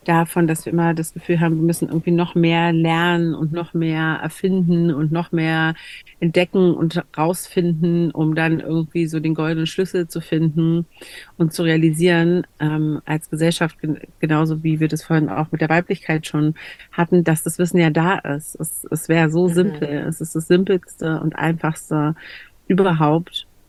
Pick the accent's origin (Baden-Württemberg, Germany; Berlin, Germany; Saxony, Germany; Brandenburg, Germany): Berlin, Germany; ich komme aus Berlin, ich bin Deutsche